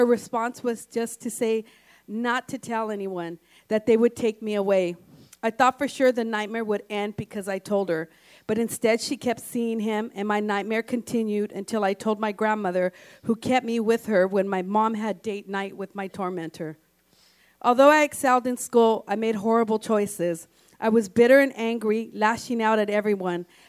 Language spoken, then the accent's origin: English; Salinas, California, United States; I was born and raised in East Salinas, was raised by my mother, never knew my father.